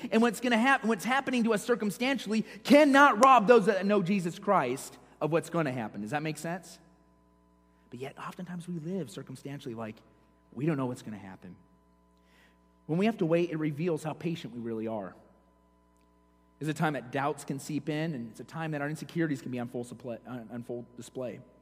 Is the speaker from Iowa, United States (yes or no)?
yes; Iowa, United States; I grew up in Iowa, and no, I wasn't a farmer. As I said before, when the winds were in the east, it smelled pretty bad because I was by a farm.